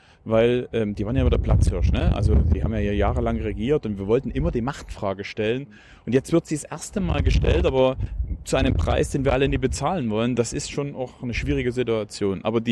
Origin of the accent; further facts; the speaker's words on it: Plauen, Saxony, Germany; born there; Ich bin in Plauen im Vogtland geboren. Komm aus einer kirchlichen Familie